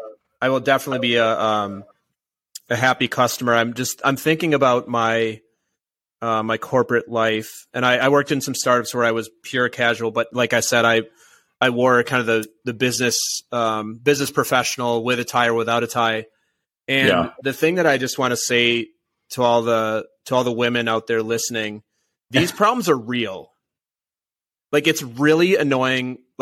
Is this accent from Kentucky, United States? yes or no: no; New York, United States; Never. I'm a New Yorker. No pleated pants. Flat front only.